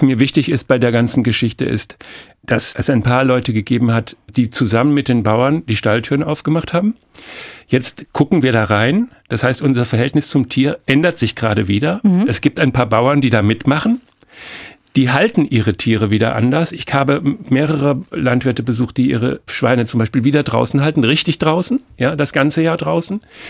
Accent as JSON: {"language": "German", "region": "Hesse", "country": "Germany", "said": "was man eigentlich als Hesse mit einem Bayern nicht machen sollte"}